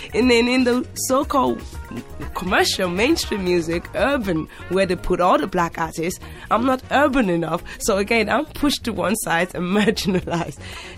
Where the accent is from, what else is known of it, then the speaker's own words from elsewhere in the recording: Nigeria; also born or lived in England; Both my parents are originally from Nigeria. I was born in England and raised in Nigeria. My father sent me home when I was 4, and I spent 10 years.